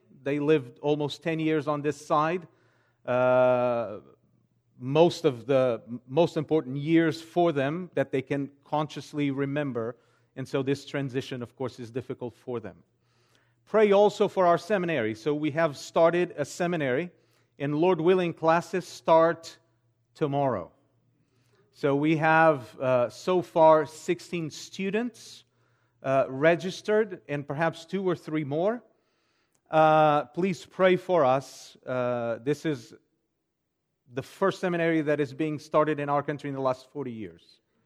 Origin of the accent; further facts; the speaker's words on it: Portugal; English is a second language; So I was born and raised in Portugal. The Lord has been kind, gracious to me. And so I was brought up in a Christian home